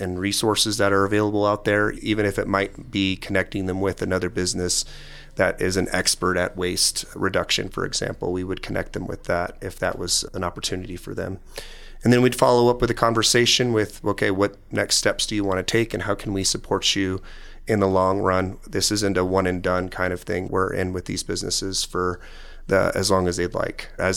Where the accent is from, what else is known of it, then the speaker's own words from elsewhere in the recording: Colorado, United States; I'm born and raised in Colorado. I've lived in communities all over the state, including Aurora, Greeley, Grand Junction, and Colorado Springs.